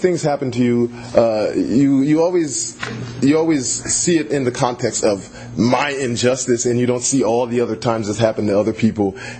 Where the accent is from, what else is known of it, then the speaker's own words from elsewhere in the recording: Silver Spring, Maryland, United States; now in Venice, United States; I'm not from L.A. I'm from Silver Spring, Maryland. I just came to L.A. 4 months ago